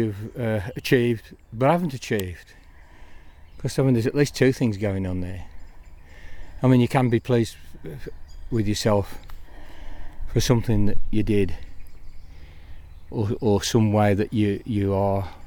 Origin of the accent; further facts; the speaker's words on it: England, United Kingdom; So you can be proud of the England team because we're English.